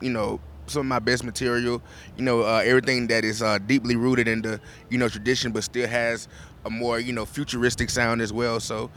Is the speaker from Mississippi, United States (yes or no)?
yes; Clarksdale, Mississippi, United States; But then I lived right next to a blues band and found out that, you know, Clarksdale has th